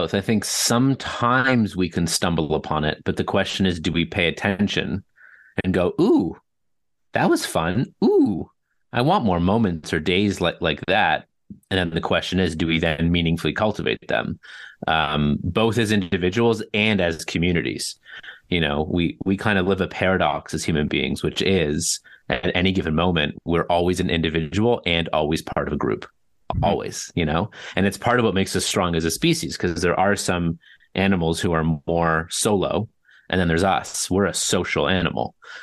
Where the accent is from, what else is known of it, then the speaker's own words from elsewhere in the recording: Toronto, Ontario, Canada; Born and raised in Toronto.